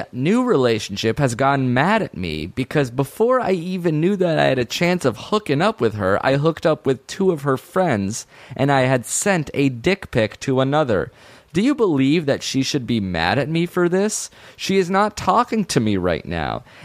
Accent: Israel; born there; English is a second language; I speak Hebrew. So what? I was born in Israel.

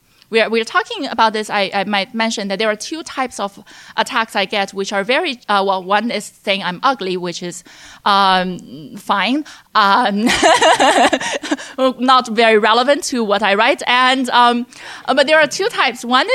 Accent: China; English is a second language; when I was growing up in China as a young child

